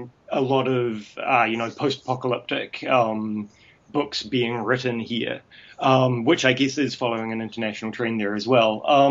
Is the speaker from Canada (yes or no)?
no; New Zealand; it's really cool to be reading that as a New Zealander and having grown up without knowing.